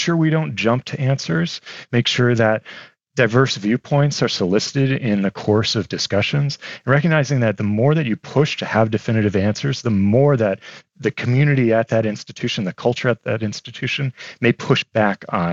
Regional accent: East Coast, United States; now in Detroit, United States; a reminder, I grew up on the East Coast, so I was also moving into Detroit.

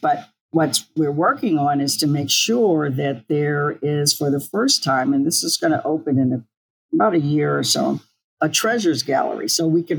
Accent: Tallahassee, Florida, United States; born there; I was born in Tallahassee, Florida, because my dad was recruited to start the string department at Florida A&M, a historically black college.

